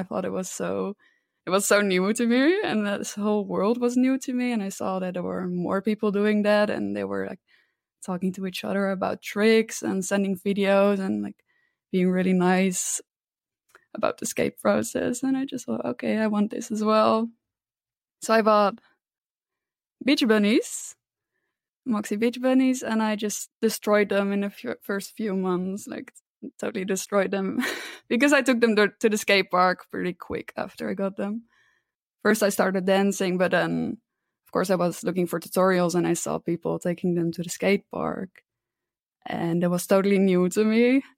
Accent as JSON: {"language": "English", "country": "Netherlands", "said": "My pronouns are she, her. I'm from the Netherlands. I live in Arnhem. It's close to the German border."}